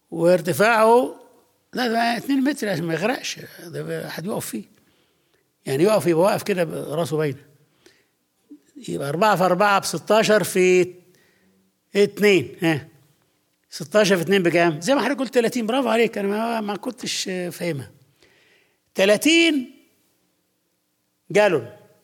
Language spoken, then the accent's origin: Arabic; Sudan; أنا أشكر ربنا واحد هداني كتاب إنسايكلوبيديا أول ما جيت من السودان